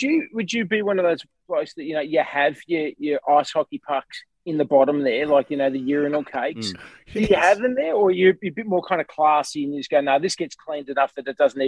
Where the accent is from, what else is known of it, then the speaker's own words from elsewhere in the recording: Eltham, Victoria, Australia; there's the only thing that I miss from not living way out in the burbs of Melbourne and growing up in Eltham is being able to go out in the backyard and take a slash.